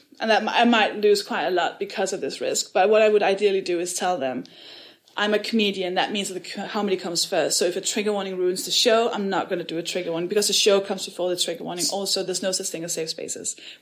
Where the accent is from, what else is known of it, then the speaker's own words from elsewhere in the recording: France; I felt excluded tonight because you said, you British people, and I'm from France.